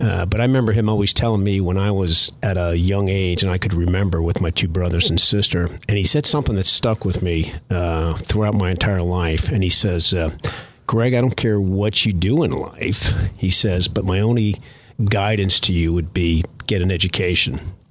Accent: United States; also born or lived in Morocco; My dad was stationed there in the Marine Corps, and then coming back to the States when I was about 1 year old or 1 year old. So I grew up being a military brat

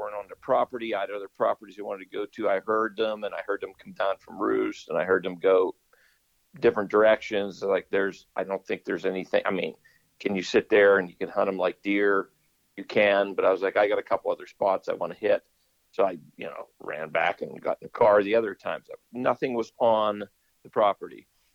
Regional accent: Pennsylvania, United States; I mean, I am a hick from Western PA, but I just never drove a tractor.

